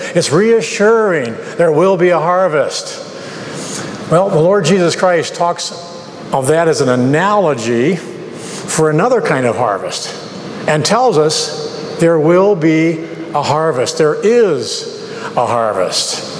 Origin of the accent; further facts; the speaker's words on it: Midwest, United States; One of my small comforts in life is I'm from the Midwest, and driving through the Midwest to see the rows of corn on the highways there, mile after mile of corn